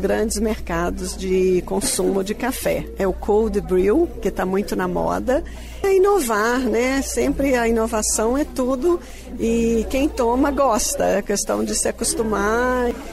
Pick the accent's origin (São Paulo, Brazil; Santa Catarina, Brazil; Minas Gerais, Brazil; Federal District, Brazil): Minas Gerais, Brazil; Manhumirim; Eu nasci em Manhumirim, no interior de Minas, e cresci numa fazenda onde o café era a principal atividade.